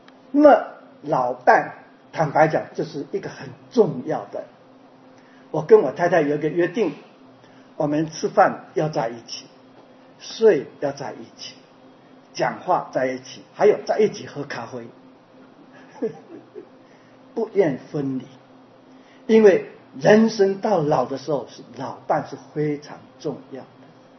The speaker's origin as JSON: {"language": "Chinese", "country": "China", "moved": "yes", "lives_now": "United States", "said": "我们中国人就是最会忍耐、最会生存的民族，就是中国人。我们这些人来到美国"}